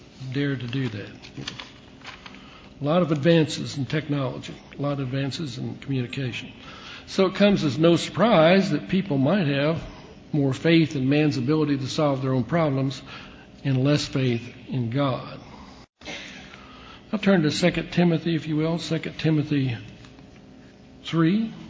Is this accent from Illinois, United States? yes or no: yes; Illinois, United States; When I was growing up on the farm, not too many people in the midsection of the country, and I grew up in Illinois, thought about irrigating crops